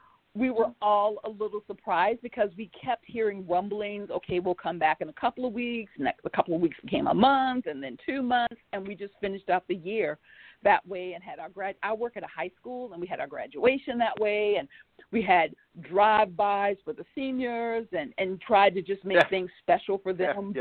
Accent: Sumter, South Carolina, United States; Oh, no. Proudly born and raised in South Carolina.

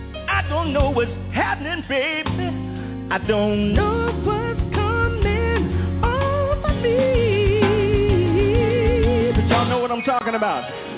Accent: Ohio, United States; See, I'm from Ohio, you understand. And see, back in the day, we used to have the basement parties, see.

